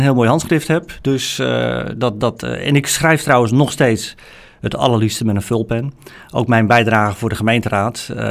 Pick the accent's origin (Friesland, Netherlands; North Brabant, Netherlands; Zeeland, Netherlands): Friesland, Netherlands; Sint-Annaparochie; born there; Ik ben geboren in Sint-Anne-parochie.